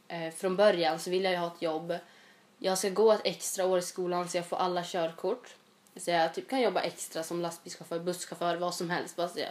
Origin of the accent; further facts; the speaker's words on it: Gävle, Gävleborg County, Sweden; now in Örnsköldsvik, Sweden; och kommer inte riktigt härifrån där vi bor nu. Vi bor ju i Örnsköldsvik, men jag kommer inte härifrån. Jag kommer ifrån Gävle. Jag är snart 16 år